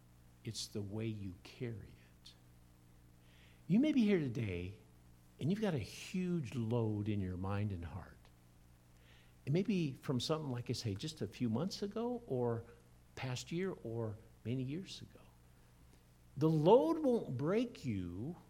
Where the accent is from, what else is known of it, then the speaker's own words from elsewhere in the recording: Iowa, United States; Many of you know I grew up in Iowa. My father sold farm equipment, International Harvester farm equipment, in the area